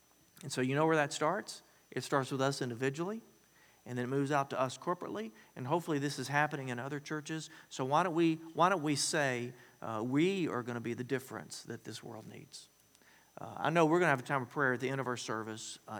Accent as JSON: {"language": "English", "region": "the South", "country": "United States", "tie": "born or raised there", "lives_now": "Dallas, United States", "said": "I used to think, you know, growing up in the South, I thought it was just white people and black people."}